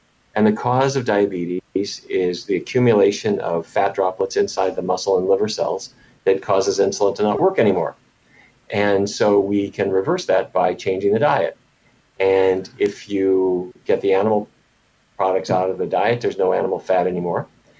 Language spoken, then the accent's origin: English; Fargo, North Dakota, United States; However, I grew up in Fargo, North Dakota